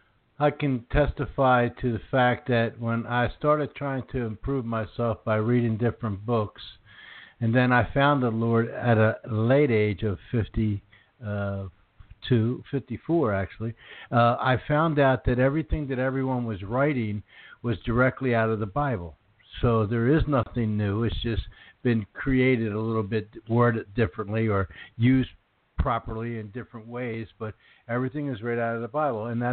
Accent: Philadelphia, Pennsylvania, United States; I'm from Philadelphia. I know you have an Italian last name, just like myself. Probably raised in the Catholic Church. I was.

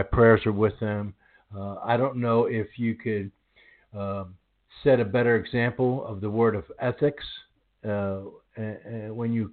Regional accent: Pennsylvania, United States; now in Houston, United States; Okay, well, I grew up a little bit on the other side of the mountain in Pennsylvania area, but I've been in Houston no

